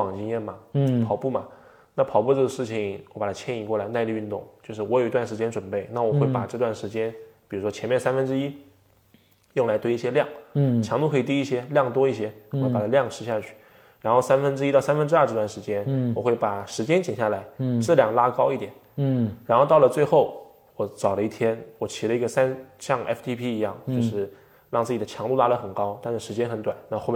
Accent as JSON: {"language": "Chinese", "town": "Zhenjiang", "region": "Jiangsu", "country": "China", "tie": "born or raised there", "lives_now": "Shanghai, China", "said": "我说我可不可以从上海出发骑到我老家江苏镇江"}